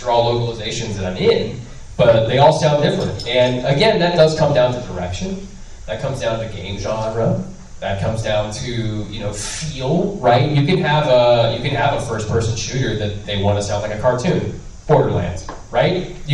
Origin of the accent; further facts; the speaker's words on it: Cincinnati, Ohio, United States; I'm like, I'm from Cincinnati, Ohio.